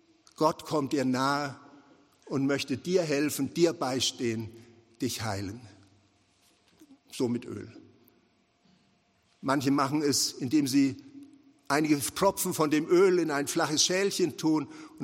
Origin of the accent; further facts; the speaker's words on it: Nuremberg, Bavaria, Germany; In meiner Heimatstadt Nürnberg standen damals